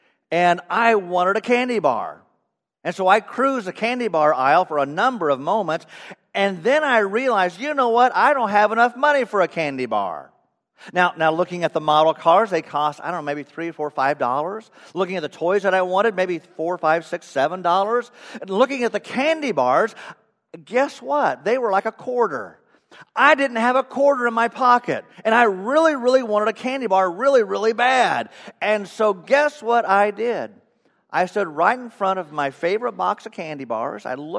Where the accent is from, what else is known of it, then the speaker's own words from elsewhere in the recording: Monmouth, Illinois, United States; my mom worked part-time at a department store in downtown Monmouth, Illinois, my hometown, Western Illinois.